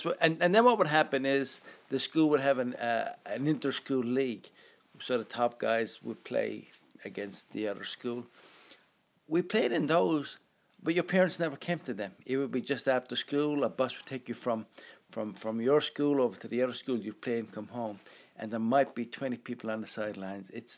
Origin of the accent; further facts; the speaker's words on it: Ireland; growing up in Ireland, that's probably my hometown